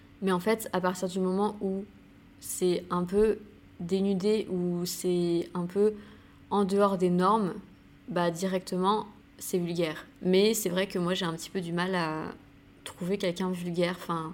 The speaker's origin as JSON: {"language": "French", "country": "St. Barthélemy", "tie": "born or raised there", "said": "retourner à Saint-Barth, c'est là d'où je viens, c'est là où j'ai grandi, où j'ai ma famille, où j'ai mes potes d'enfance. C'est vraiment un endroit où je me sens bien, où je me sens chez moi"}